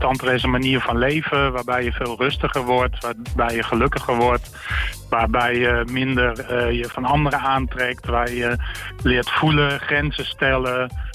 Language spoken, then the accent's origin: Dutch; Doetinchem, Gelderland, Netherlands; Ik kom uit Doetinchem, dus dat is best wel in de buurt.